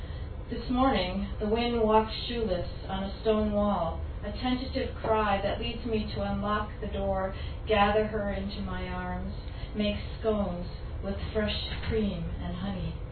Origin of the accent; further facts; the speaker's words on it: Galway, Connacht, Ireland; it's about growing up in Galway and not really being of that place